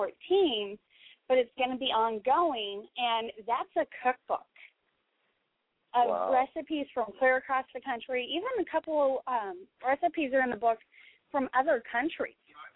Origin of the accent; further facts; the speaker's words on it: Pacific Northwest, United States; now in Missouri, United States; I know I grew up in the Pacific Northwest, and, yeah, there's times where it is Missouri here, and, oh, I'd love to be back up there, but there's days where I just love it here.